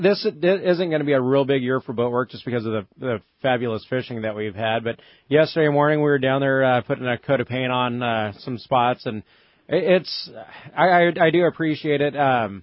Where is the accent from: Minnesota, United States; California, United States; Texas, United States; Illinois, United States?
California, United States; Fillmore; I grew up in Fillmore, up by Magic Mountain, Ventura County. I fished as a kid.